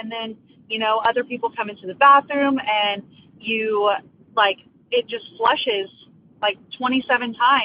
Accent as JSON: {"language": "English", "region": "Texas", "country": "United States", "said": "I'm from Texas."}